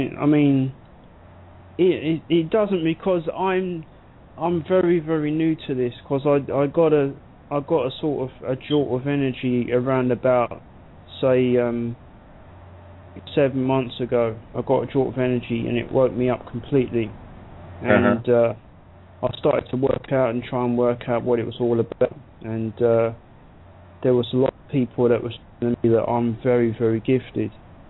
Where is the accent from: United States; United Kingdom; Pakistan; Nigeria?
United Kingdom; Leicester, East Midlands; I'm from Leicester in England.